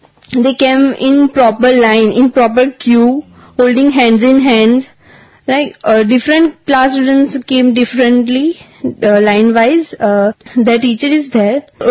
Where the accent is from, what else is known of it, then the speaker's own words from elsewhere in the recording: Vadodara, Gujarat, India; I'm coming from Vadodara, Gujarat. I'm a student of cost accounting.